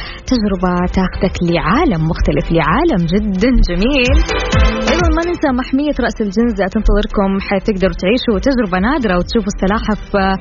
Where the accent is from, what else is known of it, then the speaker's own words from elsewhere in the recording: Jeddah, Makkah Province, Saudi Arabia; جدة حقنا ومكة جنبنا يعني